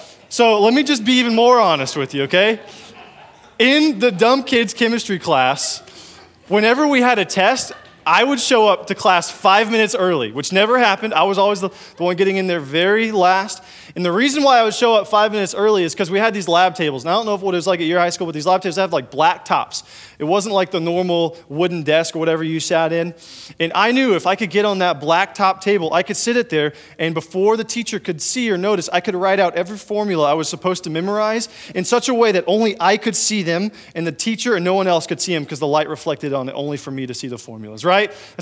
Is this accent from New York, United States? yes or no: no; Texas, United States; now in Missouri, United States; When I moved to Missouri, I'm originally from Texas.